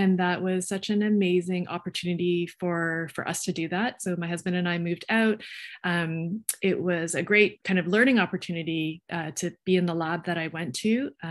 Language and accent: English; Toronto, Ontario, Canada; I always liked here when I grew up in Toronto, but I didn't have the same exposure.